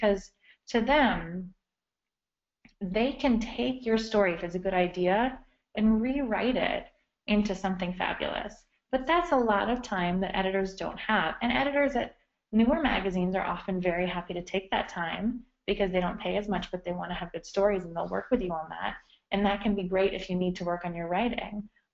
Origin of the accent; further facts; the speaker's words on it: United States; I'm American, and I had never written British English in my life, but my degree in university was in Italian, and I had studied in Italy and lived in Florence for a year.